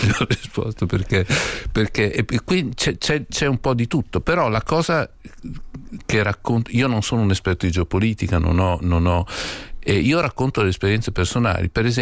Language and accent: Italian; Parma, Emilia-Romagna, Italy; now in Bologna, Italy; No, non sono di Bologna, abito a Bologna, sono di Parma, mi hanno presentato come scrittore bolognese